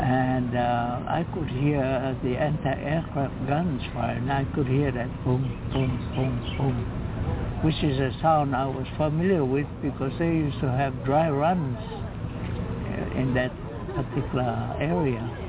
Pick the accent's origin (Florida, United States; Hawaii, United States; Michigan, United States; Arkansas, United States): Hawaii, United States; Honolulu; born there; I was born in Honolulu on June 3rd, 1917.